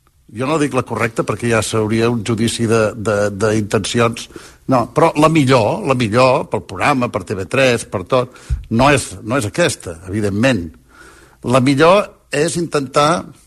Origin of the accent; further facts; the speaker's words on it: Girona, Catalonia, Spain; jo soc de Girona